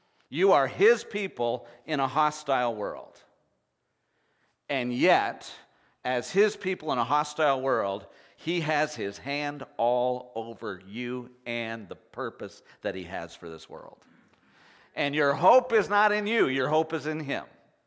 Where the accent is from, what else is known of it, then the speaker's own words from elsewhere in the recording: Canada; Okay, I'm Canadian and I'm French Canadian. You know, I have some French in there.